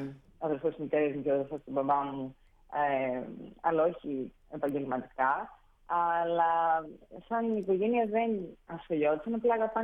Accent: Chania, Crete, Greece; moved away; Γεννήθηκα στα Χανιά, μεγάλωσα. Mm-hmm. Βέβαια, η μητέρα μου είναι από την Κατερίνη, οπότε έχω ρίζες και από πιο βόρεια. Mm. Αλλά στην Κρήτη μεγάλωσα

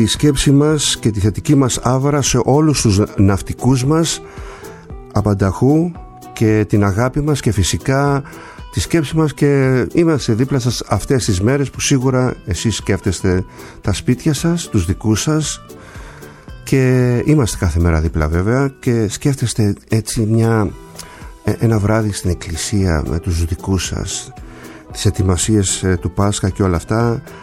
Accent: Kasos, South Aegean, Greece; δύο αδέρφια καπετανέοι από το νησί μου την Κάσο

